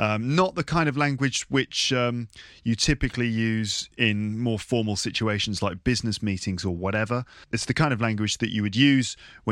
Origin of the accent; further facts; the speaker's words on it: London, United Kingdom; also born or lived in Birmingham / Liverpool; I'm from London, but I've also lived in Birmingham. So I've spent 4 years of my life in Liverpool.